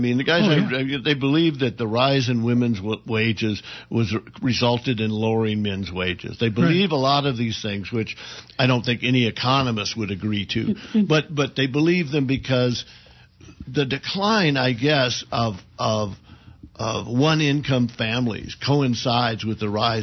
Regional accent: Oklahoma, United States; When I was growing up in Oklahoma, there's tremendous anti-intellectualism.

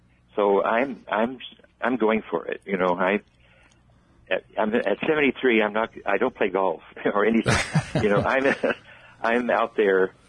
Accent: Oklahoma, United States; You know, I grew up in Oklahoma. I'm an Okie.

